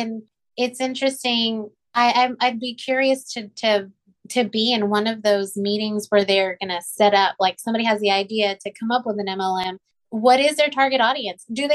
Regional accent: Texas, United States; born or raised there

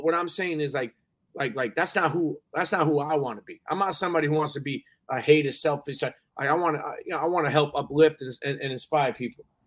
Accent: Brooklyn, New York, United States; Like, when I was growing up in Brooklyn, I'm listening to kids on my block

